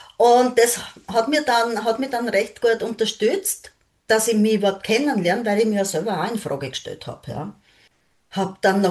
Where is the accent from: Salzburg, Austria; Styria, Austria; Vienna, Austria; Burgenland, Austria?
Vienna, Austria; Ich komme aus Wien, bin in Wien wohnhaft. Bin aus der Generation der Babyboomer